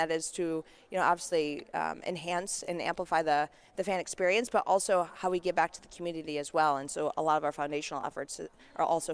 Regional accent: Flint, Michigan, United States; I'm from Flint, Michigan originally. So it kind of gives you a little bit of understanding where I'm from.

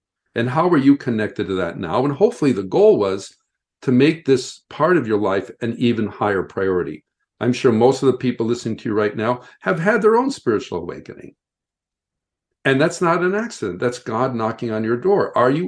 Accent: Midwest, United States; also born or lived in Denver / Canada; now in Los Angeles, United States; I grew up in the Midwest, basically. I was born in Denver and spent some time in Canada, but mainly grew up in the Midwest.

